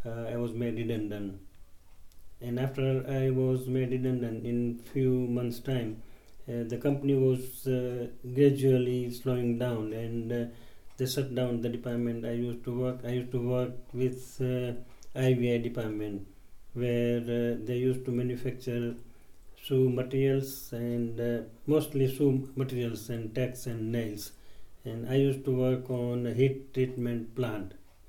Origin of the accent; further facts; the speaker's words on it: Mumbai, Maharashtra, India; moved away as an adult; now in Leicester, United Kingdom; Originally, I am from India. I was in Bombay, and I came into this country in 1976